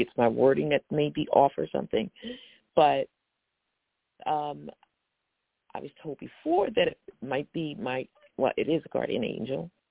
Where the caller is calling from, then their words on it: Norristown, Pennsylvania, United States; I'm calling from Norristown, Pennsylvania.